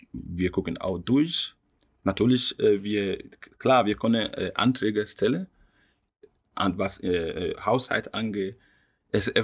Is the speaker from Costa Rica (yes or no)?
no; Nigeria; German is a second language; now in Taunusstein, Germany; Ich komme ursprünglich aus Nigeria und ich wohne hier in Taunusstein seit Anfang 2000, denke ich.